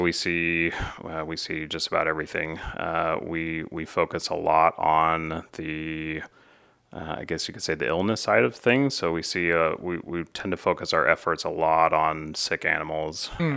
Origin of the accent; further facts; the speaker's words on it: Fort Worth, Texas, United States; now in Sandpoint, United States; Yeah, so I grew up in Fort Worth, Texas, and went to vet school at Texas A&M University.